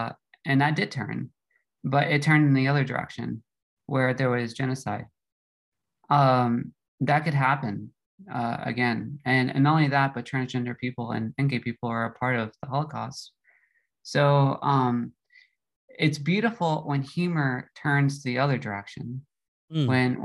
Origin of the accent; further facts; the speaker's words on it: United States; You know, I'm an American, and I'm the baby, and I'm out of my element.